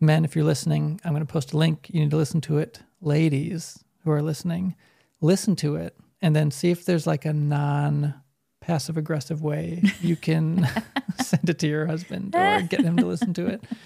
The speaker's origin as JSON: {"language": "English", "town": "Chicago", "region": "Illinois", "country": "United States", "tie": "born or raised there", "said": "Growing up in Chicago, I love deep dish pizza."}